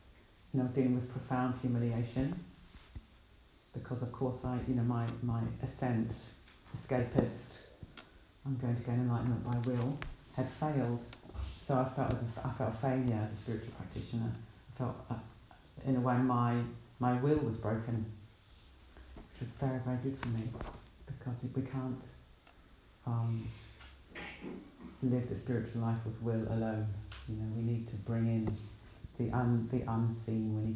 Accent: New Zealand; So I come from a city that has earthquakes, and I come from a country that has very clear blue skies.

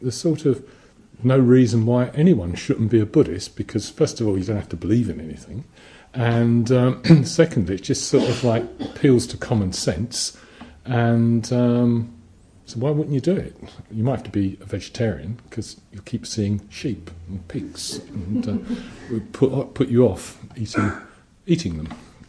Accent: London, United Kingdom; I grew up in London, in sort of working class area.

